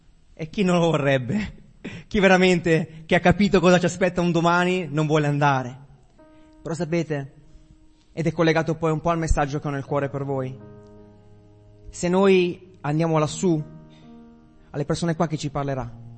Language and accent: Italian; Novara, Piedmont, Italy; E sono appunto di Novara, come vi diceva prima il pastore. Quindi vengo dalle Risaie, dove sono gli elicotteri al posto delle zanzare.